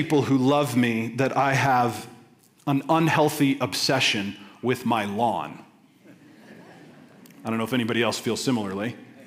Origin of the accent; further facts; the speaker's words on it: Colorado, United States; I was born and raised in Colorado.